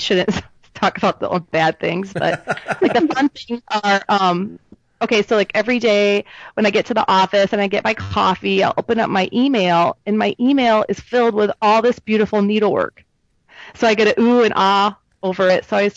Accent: Iowa, United States; Well, growing up in Iowa, I feel like that could have been me.

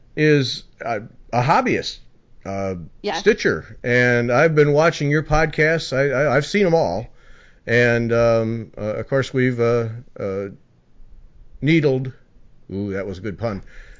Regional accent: Flint, Michigan, United States; I'm from the Flint area before they had lead in the water.

